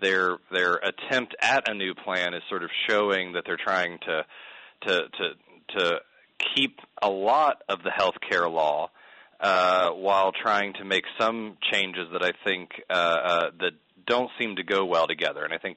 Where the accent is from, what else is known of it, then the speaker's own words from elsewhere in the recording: Midwest, United States; also born or lived in Texas; Although I will say I lived in Texas for a couple years, and then you just basically hold yourself up because being a Midwesterner